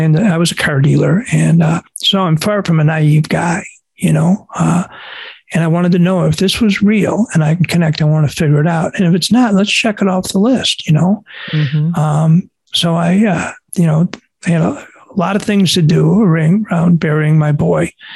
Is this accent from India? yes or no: no; Buffalo, New York, United States; I grew up in Buffalo, as you can see, the Sabres jerseys behind me.